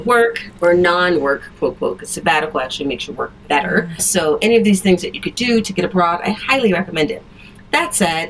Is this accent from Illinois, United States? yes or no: yes; Illinois, United States; also born or lived in Mississippi, United States; So I grew up in, I'm from Illinois, but like a lot of, especially Black people, great migration families, we have older relatives that came up from Mississippi. So I spent a huge chunk of my childhood in Mississippi.